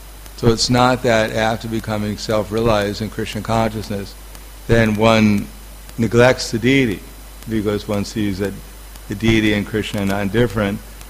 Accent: United States; but when I grew up in America, I grew up in a block, the closest big street that I live near to was called Church Avenue.

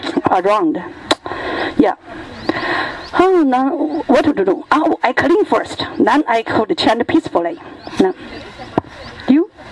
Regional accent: China; English is a second language; I'm from China. The Chinese having fog.

